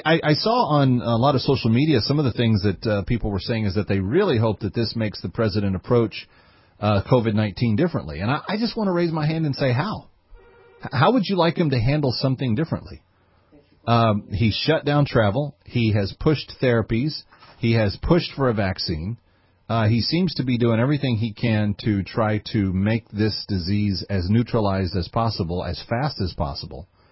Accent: Fort Worth, Texas, United States; Susie is up first in my hometown of Fort Worth, Texas.

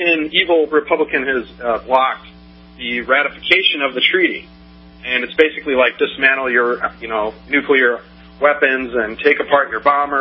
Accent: Grand Rapids, Michigan, United States; now in Tempe, United States; Yeah, I live in Tempe, Arizona. I grew up in Grand Rapids, and I just saw the station there.

